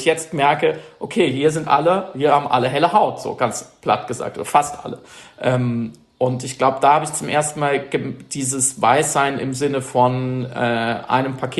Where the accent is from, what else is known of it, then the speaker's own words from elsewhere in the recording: Baden-Württemberg, Germany; Und am Ende sind wir im Schwarzwald gelandet. Also ich bin dort geboren und aufgewachsen, verstehe mich irgendwie auch. Das ist meine Heimat einfach.